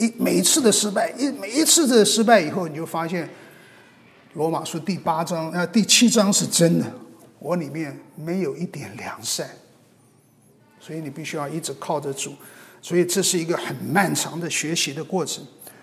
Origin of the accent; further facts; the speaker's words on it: China; 我们中国人就很容易说倒背如流